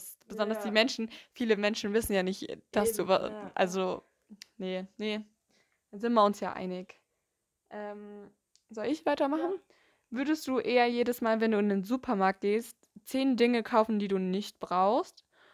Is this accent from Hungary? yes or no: no; Munich, Bavaria, Germany; born or raised there